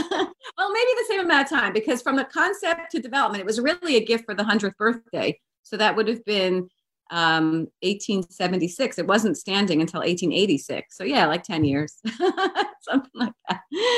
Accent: San Francisco, California, United States; also born or lived in Bronx; I was born in the Bronx in New York. And then my father was drafted during Vietnam. We moved to San Francisco.

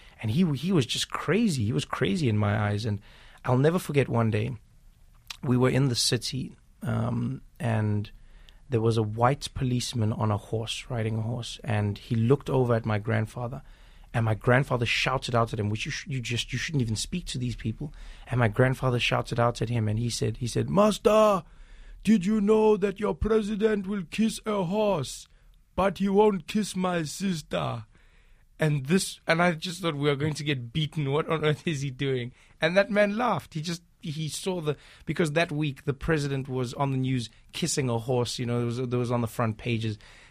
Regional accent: South Africa; They never wrote my father's name. Never even wrote the country I was from. They said I was from Swaziland because they could not justify my lightness from South Africa.

